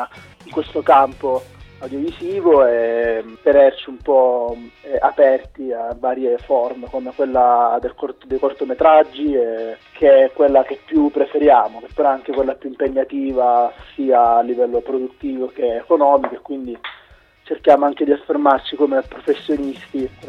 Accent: Catania, Sicily, Italy; Io sono di Catania

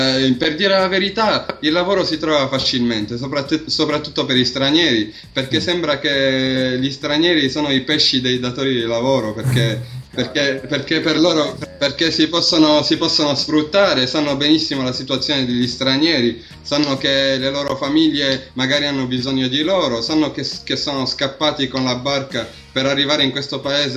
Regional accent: Tunisia; parlo della Tunisia certo perché sono tunisino

